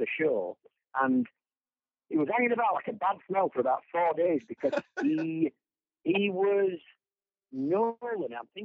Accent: United Kingdom; obviously, I'm a Brit

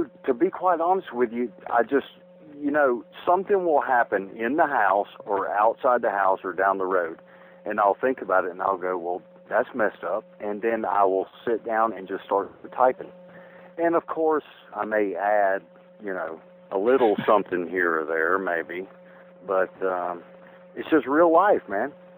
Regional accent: Greenville, South Carolina, United States; Greenville, South Carolina.

